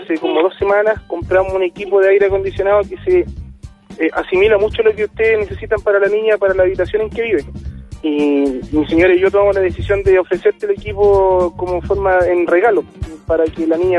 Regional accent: Peñaflor, Santiago Metropolitan, Chile; yo soy de Peñaflor también

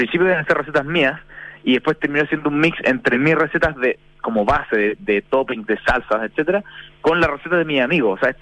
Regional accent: Chile; Obviamente viene de cerca porque soy chileno

